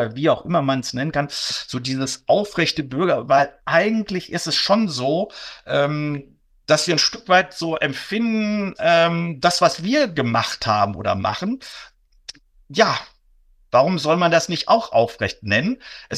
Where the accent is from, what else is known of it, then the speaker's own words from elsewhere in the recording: Germany; Würde ich mich unwohler damit fühlen, wenn ich jetzt tatsächlich als Deutscher auch noch so genau mitkriege